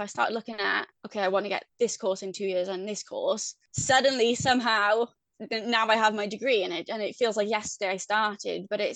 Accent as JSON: {"language": "English", "town": "Bridgend", "region": "Wales", "country": "United Kingdom", "said": "I'm from Bridgend in South Wales"}